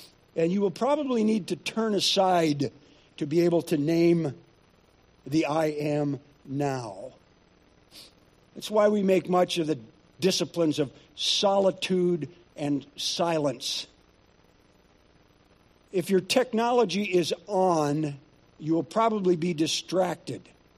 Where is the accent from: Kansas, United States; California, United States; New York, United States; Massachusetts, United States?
New York, United States; also born or lived in Northern Ontario, Canada; he packed me, I was four at the time, and my mom up. And we moved from Northern Ontario to New York State.